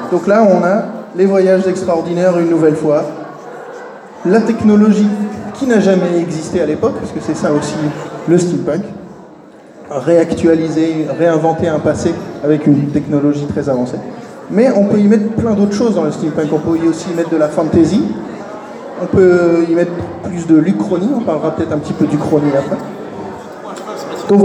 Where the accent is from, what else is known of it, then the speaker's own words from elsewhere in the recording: France; Ah oui, alors je suis français, donc il va y avoir plein de références françaises pour vous faire plaisir.